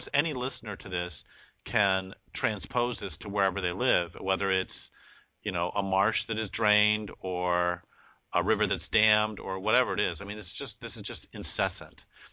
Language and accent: English; Boulder, Colorado, United States; I grew up in Boulder